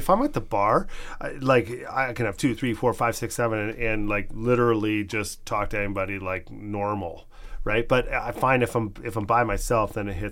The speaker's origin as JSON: {"language": "English", "town": "Burlington", "region": "Ontario", "country": "Canada", "tie": "born or raised there", "said": "came from a Dutch upbringing, so things were Dutch. We had, like, Dutch traditions, and, you know, I was raised in Burlington, Ontario"}